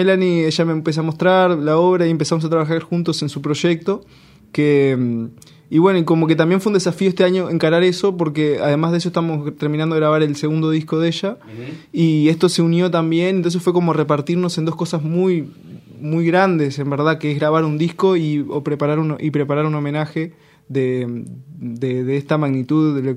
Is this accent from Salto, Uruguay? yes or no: no; Bella Unión, Artigas, Uruguay; en verdad yo vengo de Bella Unión, de Artigas